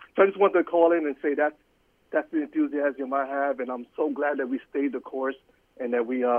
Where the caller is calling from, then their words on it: Pennsylvania, United States; from Pennsylvania.